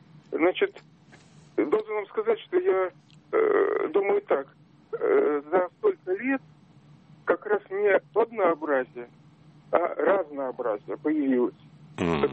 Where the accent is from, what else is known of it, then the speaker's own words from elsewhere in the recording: Saint Petersburg, Russia; я из Санкт-Петербурга.